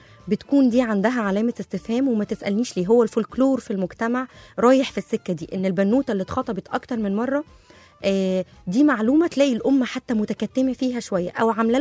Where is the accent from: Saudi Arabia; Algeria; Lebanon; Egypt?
Egypt; ولكن احنا عندنا كمصريين لبس الدبل اتقرت